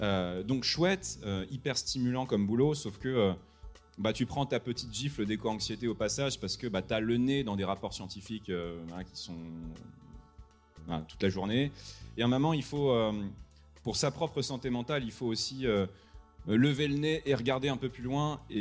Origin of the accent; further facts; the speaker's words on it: Normandy, France; moi, je suis un petit Normand. J'ai grandi sur les côtes du Bessin, dans le Calvados.